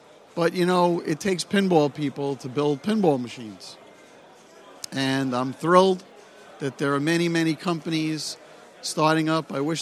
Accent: Brooklyn, New York, United States; That's fine. I'm from Brooklyn. I'm a Brooklyn street operator. I could take it.

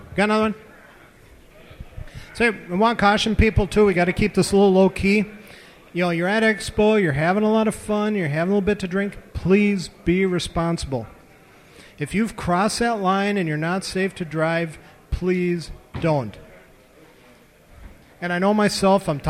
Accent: Minneapolis, Minnesota, United States; born there; I was born in Minneapolis.

